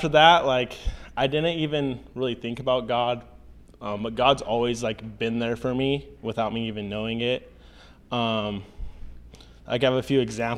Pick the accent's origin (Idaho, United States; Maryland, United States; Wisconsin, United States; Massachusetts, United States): Idaho, United States; Pocatello; I'm originally from Pocatello, Idaho. A lot of Mormon people there.